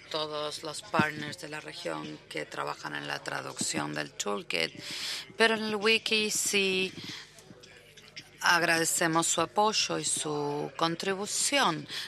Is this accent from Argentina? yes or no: no; Trinidad & Tobago; Spanish is a second language; de At Large, de Trinidad y Tobago. Estamos en la región de Latinoamérica y el Caribe y a menudo tenemos comunicaciones en inglés y en español.